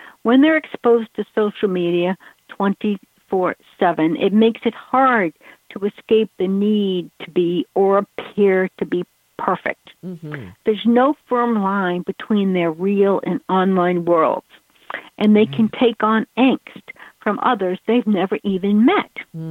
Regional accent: New England, United States; now in Los Angeles, United States; I'm from New England, so

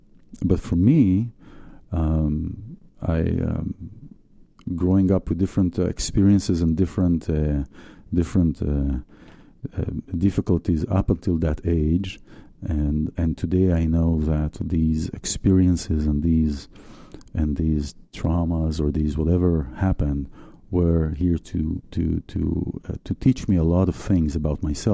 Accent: Israel; And I grew up in Israel. My dad was the chief of police of Tel Aviv, and my mom was at home.

